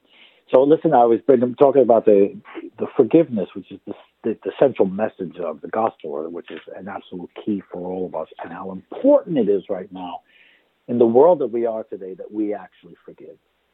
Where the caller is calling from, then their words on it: Tenafly, New Jersey, United States; from the SMA Fathers. I'm calling in from Tenafly.